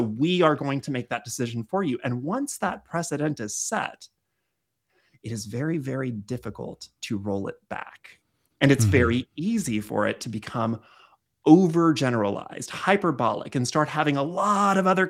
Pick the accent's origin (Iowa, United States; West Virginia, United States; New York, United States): West Virginia, United States; I'm from West Virginia.